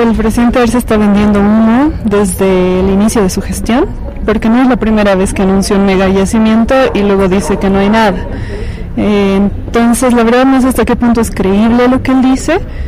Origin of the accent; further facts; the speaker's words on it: La Paz, Bolivia; creo que como paceños y paceñas tendríamos que estar ya movilizados respecto a esto